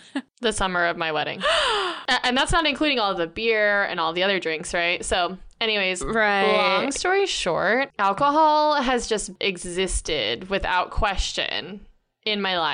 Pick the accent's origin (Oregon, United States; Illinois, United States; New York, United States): Oregon, United States; Eugene; also born or lived in Portland; growing up in Eugene and Portland, or like just in the, they actually call it Beervana, the Pacific Northwest.